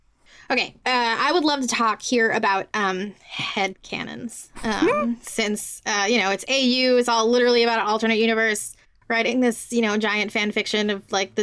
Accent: Puerto Rico; Because I'm from Puerto Rico, right? And I'm from a colonized place.

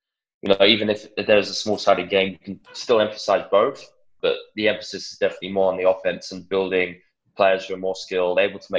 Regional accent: England, United Kingdom; growing up in England, obviously, as you can tell with the accent

